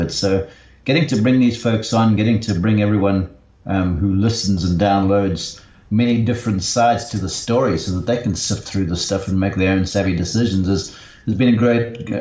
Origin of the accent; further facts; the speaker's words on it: Somerset West, Western Cape, South Africa; moved away as an adult; now in United States; I grew up in Somerset West.